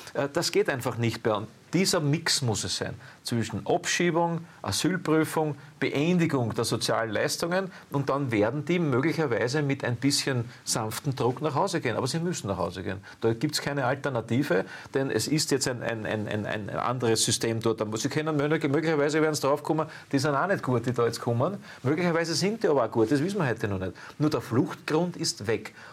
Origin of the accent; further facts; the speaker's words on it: Austria; Und da bist du als Österreicher im eigenen Land mittlerweile Bürger zweiter Klasse.